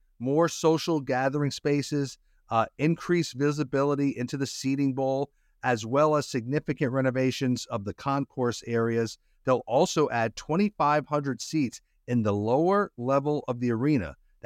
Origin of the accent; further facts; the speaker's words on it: Charlotte, North Carolina, United States; The 18-year-old Spectrum Center right here in my hometown in Charlotte will embark on a major renovation over the next few years